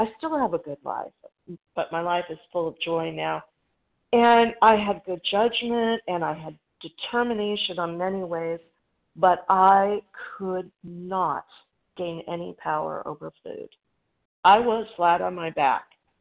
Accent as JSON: {"language": "English", "town": "Goodyear", "region": "Arizona", "country": "United States", "said": "I am from Goodyear, Arizona."}